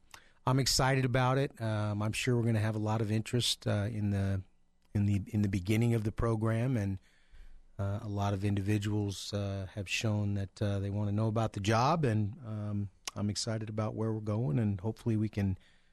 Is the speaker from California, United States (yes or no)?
yes; Fresno, California, United States; now in Boise, United States; Growing up in California, and I think it's going to be terrific here in Boise.